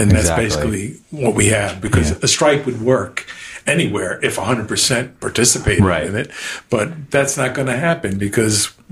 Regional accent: New York, United States; now in Florida, United States; And like yourself, Phil, I'm a New Yorker.

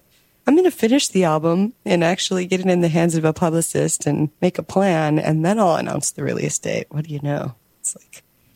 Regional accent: Tampa, Florida, United States; moved away as an adult; now in Philadelphia, United States; so I'm originally here from Tampa, as you know, and I moved from Tampa to Philadelphia in 2008.

